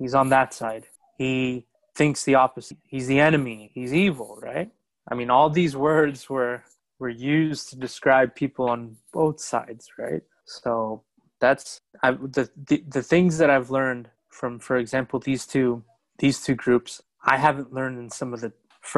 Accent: New York, United States; now in Phoenix, United States; I'm originally from New York, but I'm in Phoenix right now, and I've kind of had to stay in Phoenix, right, since early 2020.

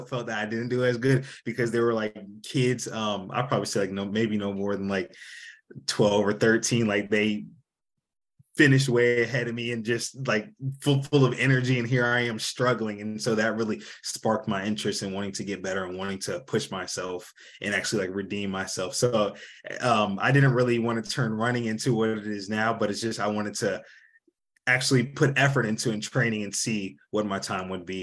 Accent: Woodbridge, Virginia, United States; So I'm from the Northern Virginia area, Woodbridge, Virginia, right outside of DC.

